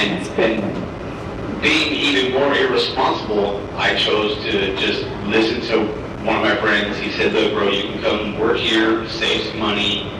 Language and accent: English; California, United States; I'm not from here. I'm from California.